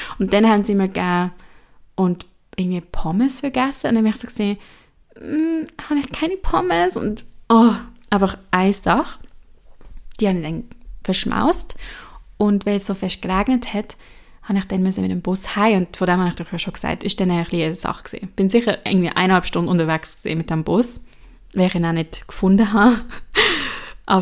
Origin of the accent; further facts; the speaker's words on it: Zurich, Switzerland; Bei uns in Zürich